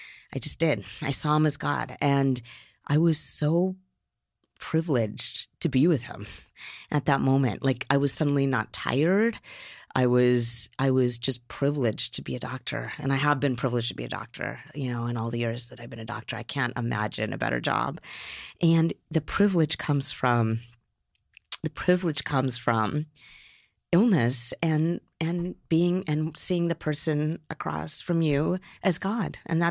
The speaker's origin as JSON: {"language": "English", "region": "Utah", "country": "United States", "said": "See, I'm not even a big swearer because I come from Utah."}